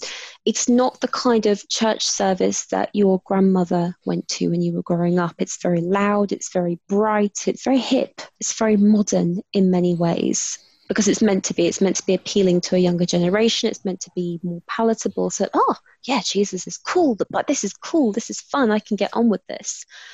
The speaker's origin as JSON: {"language": "English", "region": "London", "country": "United Kingdom", "tie": "born or raised there", "accent": "British", "said": "as you can probably tell by my sexy British accent, I grew up in the UK. I am British. And I was born in London, grew up in London. But I grew up within the church. So all of my family is very religious."}